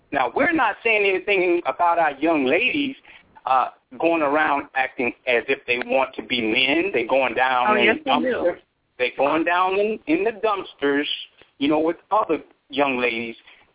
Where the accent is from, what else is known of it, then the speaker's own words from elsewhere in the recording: Chicago, Illinois, United States; Now, I'm from the Midwest. You know, and the young lady says that's where she's from. I'm from Chicago, okay?